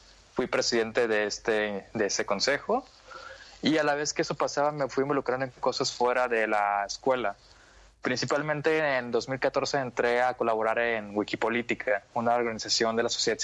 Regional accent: Manzanillo, Colima, Mexico; moved away as an adult; now in Guadalajara, Mexico; yo nací en Manzanillo, Colima, y estuve ahí por 18 años. Ya hasta que entré a la universidad, estudié en el ITESO, fue que me mudé acá a Guadalajara, donde llevo ya casi 6 años.

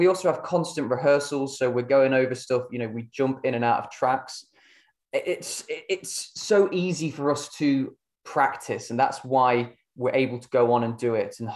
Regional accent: Burton upon Trent, West Midlands, United Kingdom; No, I'm from Burton itself.

